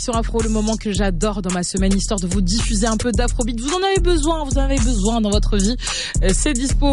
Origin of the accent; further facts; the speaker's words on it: Côte d’Ivoire; même si je suis ivoirienne dans l'âme